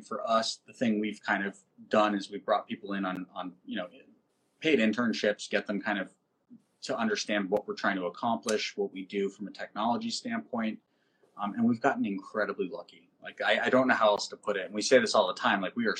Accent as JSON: {"language": "English", "town": "Boston", "region": "Massachusetts", "country": "United States", "lives_now": "Portland, United States", "said": "I'm from Boston. Chris is from Boston."}